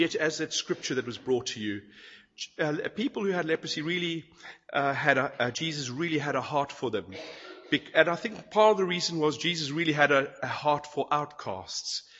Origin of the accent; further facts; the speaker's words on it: South Africa; born there; moved away as an adult; I'm South African by birth, grew up in the Salvation Army, and then was called by the Salvation Army to go to London, went to Bible College in London